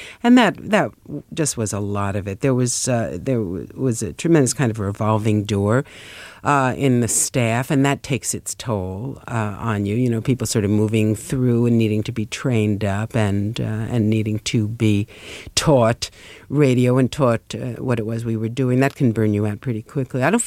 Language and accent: English; New York, United States; I'm a New Yorker and I'm Jewish.